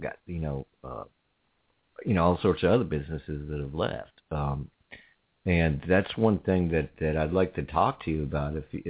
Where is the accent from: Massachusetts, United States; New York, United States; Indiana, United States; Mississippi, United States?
New York, United States; born there; also born or lived in Florida; now in Warren County, United States; I wasn't born here. I was born in New York, come down to Florida and moved up here. And I settled in Warren County because I love it here